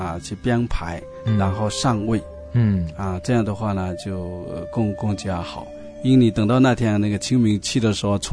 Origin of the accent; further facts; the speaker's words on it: China; now in Canada; 因为我们中国人呢对过往的这个祖先啊、过往的父母啊都非常重要。